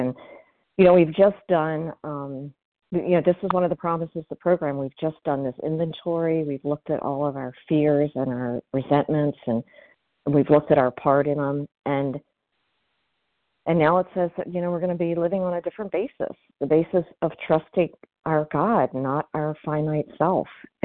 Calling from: Maryland, United States; from Maryland.

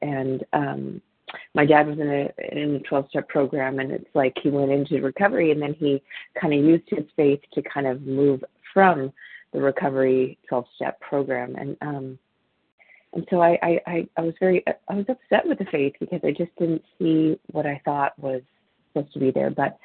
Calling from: Modesto, California, United States; I'm actually calling from Modesto, California.

